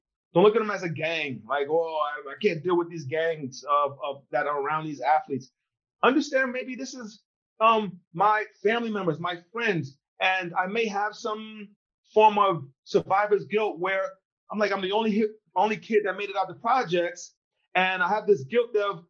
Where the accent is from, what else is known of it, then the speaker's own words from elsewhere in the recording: Nigeria; I'm Nigerian. I'm going back to the roots.